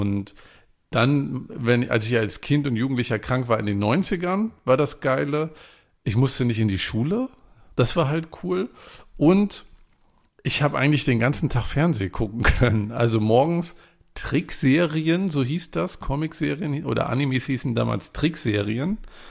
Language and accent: German; East Germany, Germany; ich bin ja in der DDR groß geworden